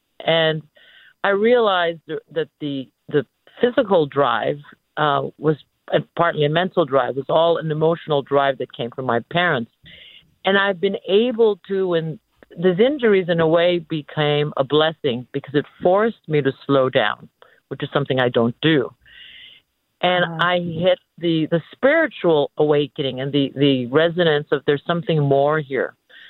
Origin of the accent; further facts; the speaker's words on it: Philippines; English is a second language; I'm also a foreigner, at least, and an immigrant. And I was Filipino, and I'm Filipino.